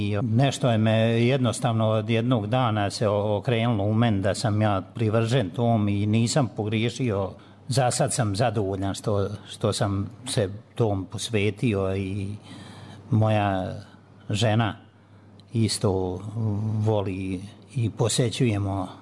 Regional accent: Donja Lupljanica, Republika Srpska, Bosnia & Herzegovina; moved away; also born or lived in Germany; Ja sam iz Lupljance, Donje, ali u Dervent, od kad sam otišao u Njemačku, izradili smo familijarnu kuću

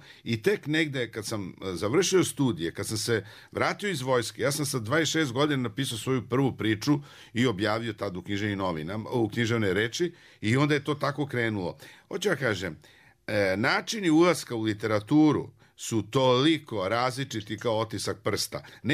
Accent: Pula, Istria County, Croatia; also born or lived in Belgrade; Moj otac je bio mornarički oficir i tamo negde 58. u jesen 58. godine smo se mi iz Beograda, gdje sam rođen, preselili u Pulu. Ja sam imao 5 godina i odrastao sam. Dakle, mene je taj grad formirao.

